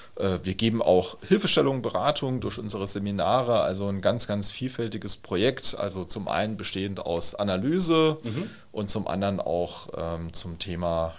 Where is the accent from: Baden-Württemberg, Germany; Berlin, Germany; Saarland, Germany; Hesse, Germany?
Saarland, Germany; Tholey; Also ich mache mal ein Beispiel aus meiner Heimatgemeinde Osttola.